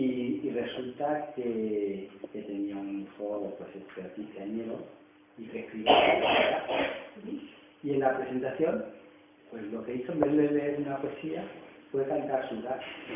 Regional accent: Aranjuez, Community of Madrid, Spain; also born or lived in Extremadura; Yo soy original de Extremadura, pero soy madrileño, y de un pueblo que yo siempre digo que es el mejor de toda España, que es Aranjuez

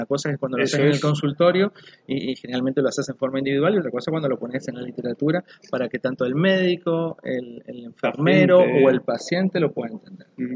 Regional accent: Uruguay; Mi esposa es paraguaya, yo soy uruguayo

